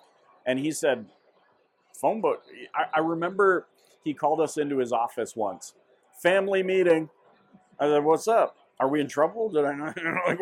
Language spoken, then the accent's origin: English; British Columbia, Canada; I grew up in British Columbia, Canada.